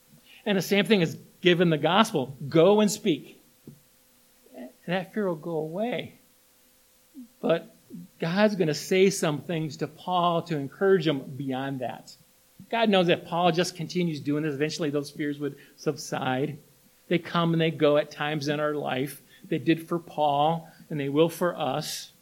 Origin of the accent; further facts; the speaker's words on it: St. Ignace, Michigan, United States; I grew up in St. Ignace, and I used to go diving off the Mackinac Bridge.